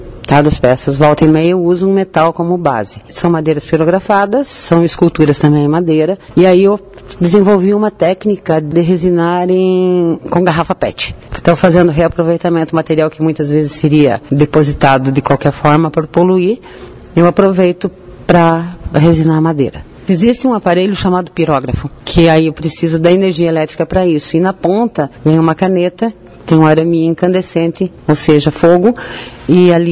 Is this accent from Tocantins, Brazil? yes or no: yes; Palmas, Tocantins, Brazil; born there; Eu nasci aqui em Palmas, estive fora um bom tempo e retornei no ano passado para cá. Agora estou morando de novo aqui